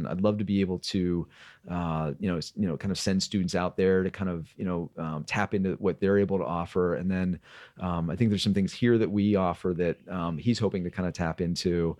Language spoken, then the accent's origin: English; Midwest, United States; also born or lived in Los Angeles; I moved here from Los Angeles 6 years ago, and you know, I grew up in the Midwest, so I kind of knew what I was in for in terms of weather and everything.